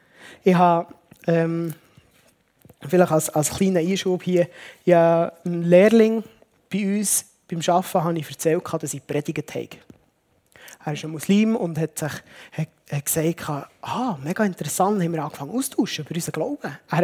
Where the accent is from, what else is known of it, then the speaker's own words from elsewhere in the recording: Switzerland; für uns ist das noch schwierig, als Schweizer